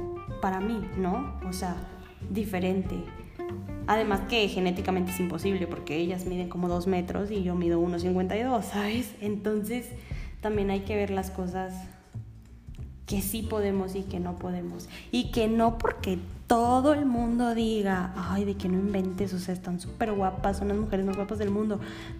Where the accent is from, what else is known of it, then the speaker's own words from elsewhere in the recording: Mexico; nosotras como latinas, como mexicanas, que somos mujeres con curvas